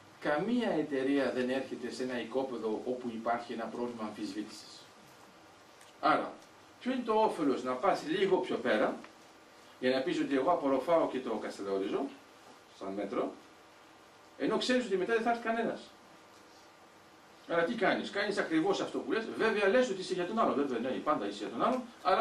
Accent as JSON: {"language": "Greek", "country": "Greece", "said": "Για την Κύπρο είναι εμείς που έχουμε καθυστερήσει ως Έλληνες"}